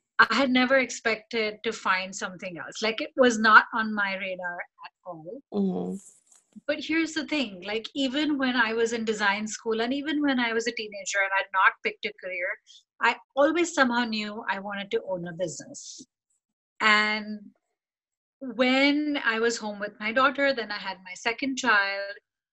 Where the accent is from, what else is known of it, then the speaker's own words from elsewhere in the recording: India; moved away as an adult; now in United States; So when I grew up in India, and I moved to the US when I was 20.